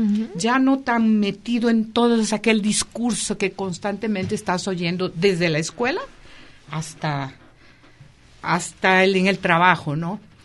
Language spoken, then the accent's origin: Spanish; Xalapa, Veracruz, Mexico; moved away as an adult; now in Brazil; Sí, con 21 años me casé con un brasileño, acababa yo de terminar mi licenciatura en Historia